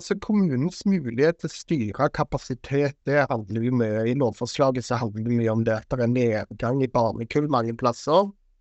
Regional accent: Stavanger, Rogaland, Norway; Selv om jeg er fra Stavanger, da, så jeg må være litt størst av Stavanger.

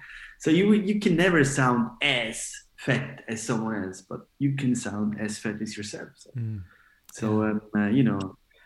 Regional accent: Switzerland; I'm born and raised in Switzerland, but, you know, I'm Italian, but born and raised in Switzerland.

